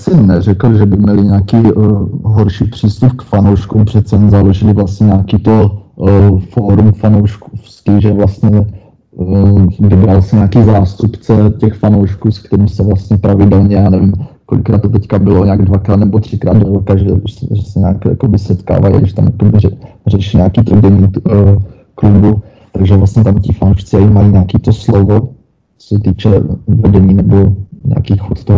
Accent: Brno, South Moravian Region, Czechia; nebo třeba já konkrétně jsem z Brna

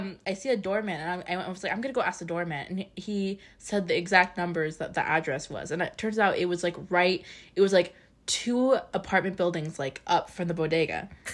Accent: New York, United States; because I am a New Yorker. I can still pull that.

